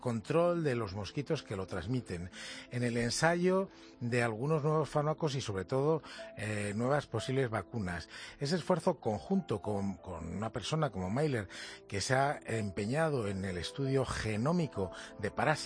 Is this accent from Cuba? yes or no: no; Carriches, Castilla-La Mancha, Spain; en la provincia de Toledo, en Carriches, sí. En mi pueblo y en aquellos pueblos de...